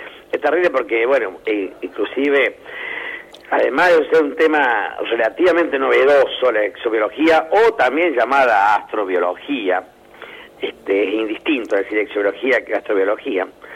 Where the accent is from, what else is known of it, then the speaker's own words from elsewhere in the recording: Casilda, Santa Fe, Argentina; now in Formosa, Argentina; soy de Casilda, de Santa Fe. Nada más que trabajando acá, junto con mi señora, que también es de Santa Fe ella, pero estamos trabajando acá en la universidad.